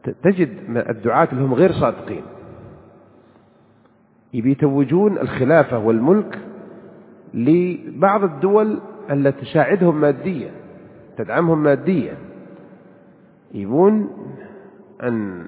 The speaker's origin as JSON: {"language": "Arabic", "country": "Saudi Arabia", "said": "عندنا بالسعودية هنا"}